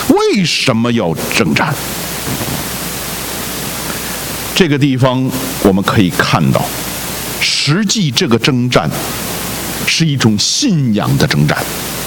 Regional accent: China; 近代我们中国人在这个有抗战，是吧？

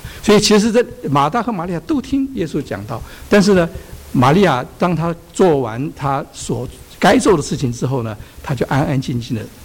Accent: China; 中文翻译大概我们中国人这个很讲究伦理道德哈

